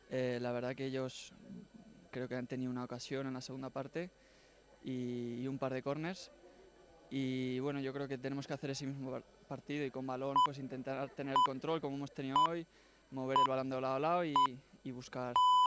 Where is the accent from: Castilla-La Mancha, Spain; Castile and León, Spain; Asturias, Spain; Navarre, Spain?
Navarre, Spain; Pamplona; Sí, soy de Pamplona